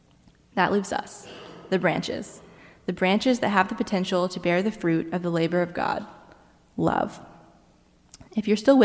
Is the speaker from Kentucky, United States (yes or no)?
no; Memphis, Tennessee, United States; However, my decision to come to Clemson meant me leaving behind my family in my church community, where I grew up in Memphis.